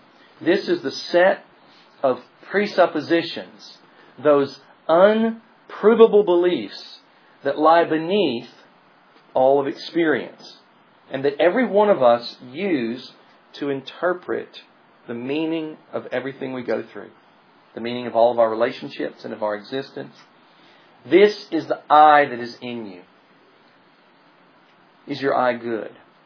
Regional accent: Tennessee, United States; You know, I'm from Tennessee, so I have to keep it simple.

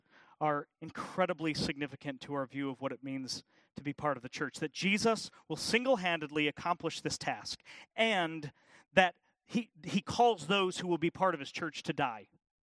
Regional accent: Colorado, United States; I grew up in Colorado, and if you know Colorado at all, the first half of the state is just flat.

